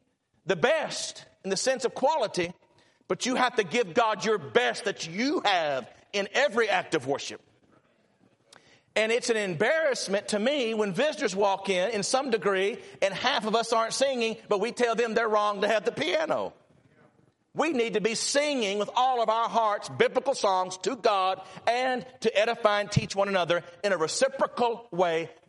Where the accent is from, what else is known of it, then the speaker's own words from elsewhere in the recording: United States; I'm an American, secondly, but I mean, we're Christians.